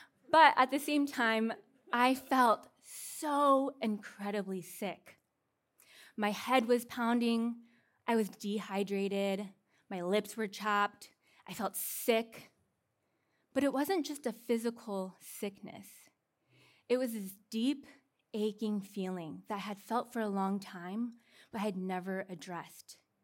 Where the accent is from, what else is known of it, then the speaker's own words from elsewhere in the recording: Seattle, Washington, United States; now in California, United States; And I'm from Seattle, and Californians just do it like all the time aggressively, and I'm still learning how to like understand that.